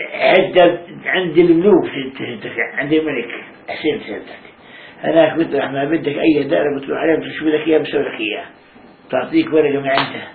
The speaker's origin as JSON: {"language": "Arabic", "country": "Palestine", "said": "قلت له أنا فلسطيني صاحب أملاك"}